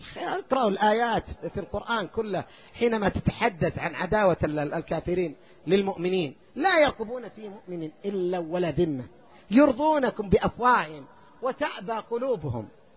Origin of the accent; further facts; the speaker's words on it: Qassim Province, Saudi Arabia; عندنا في القصيم واحد قتل أخوه